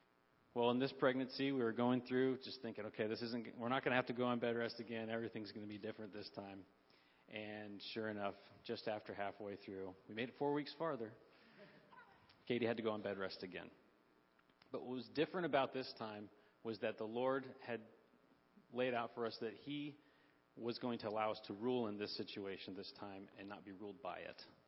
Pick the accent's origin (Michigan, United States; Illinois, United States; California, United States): California, United States; we come from California. So all of our family's out on the West Coast.